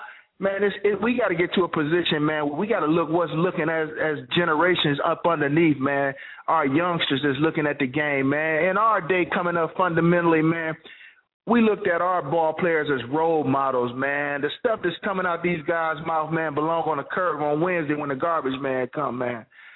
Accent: Cleveland, Ohio, United States; Hey, matter of fact, I'm from Cleveland.

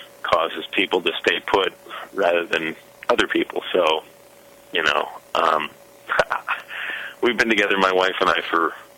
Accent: Midwest, United States; growing up in the Midwest, I felt like there was a gamut of stories that aren't getting told.

